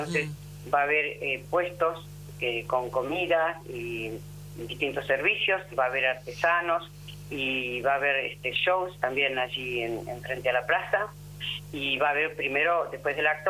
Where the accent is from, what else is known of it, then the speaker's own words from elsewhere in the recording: Saldungaray, Buenos Aires Province, Argentina; o sea que somos bien de Zaldungaray, tenemos nuestras raíces aquí